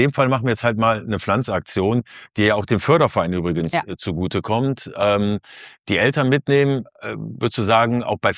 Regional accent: Kempen, North Rhine-Westphalia, Germany; Wir sind in Kempen am Niederrhein in meiner alten Heimat.

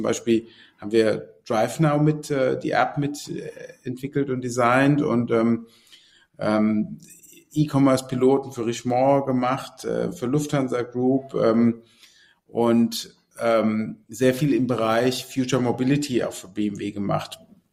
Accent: Worms, Rhineland-Palatinate, Germany; also born or lived in London; Also ursprünglich komme ich aus Worms am Rhein.

